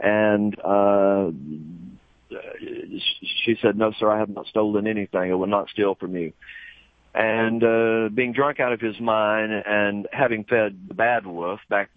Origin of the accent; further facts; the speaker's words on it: Fort Payne, Alabama, United States; one would be set up in my hometown of Fort Payne.